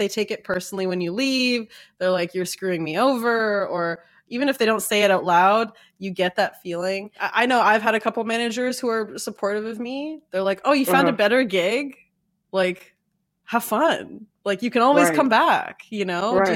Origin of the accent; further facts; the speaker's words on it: Canada; I'm Canadian.